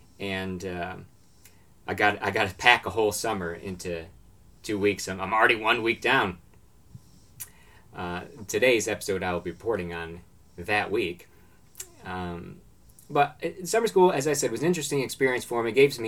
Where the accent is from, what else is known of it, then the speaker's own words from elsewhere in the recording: Binghamton, New York, United States; I always tell people, like, oh yeah, I'm from Binghamton, New York. It's on Route 81.